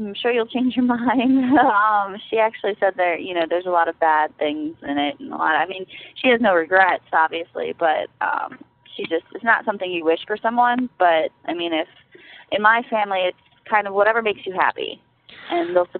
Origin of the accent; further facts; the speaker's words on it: Ohio, United States; Okay. Well, I'm from Ohio, Midwest. I come from a little town outside of Cleveland. Live on a farm, that whole deal.